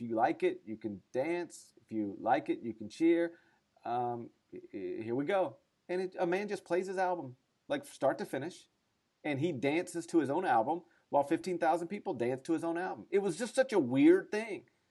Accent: Mississippi, United States; I've never been to a fashion show. I'm from North Mississippi, for crying out loud.

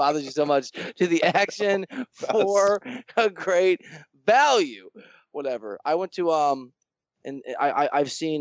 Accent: Dubuque, Iowa, United States; I grew up in Dubuque, Iowa, where, like, if you wanted to, like, unsuccessfully, and it turned out, try to meet girls, you had to go country line dancing

